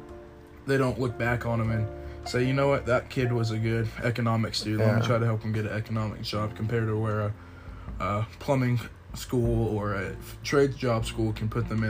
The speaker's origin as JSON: {"language": "English", "town": "Houston", "region": "Texas", "country": "United States", "said": "I'm from Southeast Houston."}